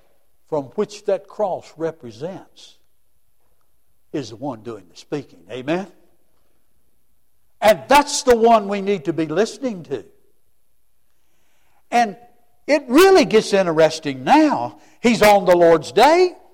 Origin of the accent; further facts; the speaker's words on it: Christiansburg, Virginia, United States; But I grew up out on Montgomery Street in Cambria, now part of Christiansburg.